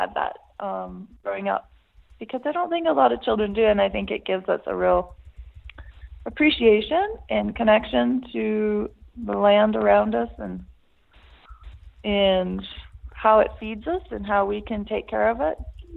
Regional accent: Moiese, Montana, United States; So I grew up in Moise, north of Missoula, close to the Bison Range. And we did a lot of gardening there and outside work, and we were in 4-H and that kind of thing.

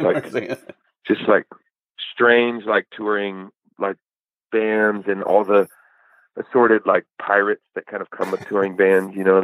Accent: Eugene, Oregon, United States; But I also, growing up in Eugene, you know, there's like You Can't Escape … like kind of like the hippie influence … thing, you know.

